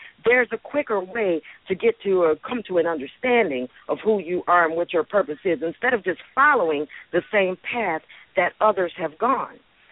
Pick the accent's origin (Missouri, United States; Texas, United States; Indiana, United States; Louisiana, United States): Indiana, United States; Gary; He worked at U.S. Steel Mill. I grew up in Gary, Indiana.